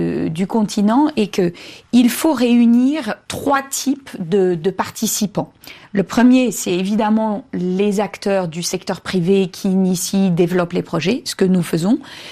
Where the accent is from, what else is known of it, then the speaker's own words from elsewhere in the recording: Amiens, Hauts-de-France, France; J'ai grandi à Amiens, comme notre cher président.